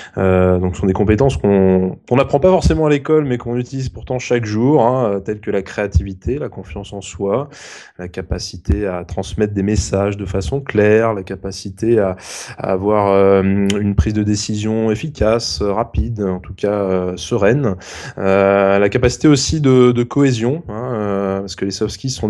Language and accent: French; France; que l'on ne met pas nous sur un CV en tant que Français